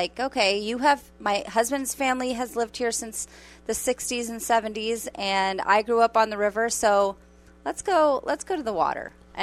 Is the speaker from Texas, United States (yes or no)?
no; California, United States; now in Lake Havasu City, United States; I do. Born and raised in Orange County, but proudly living in Havasu now for 5 years.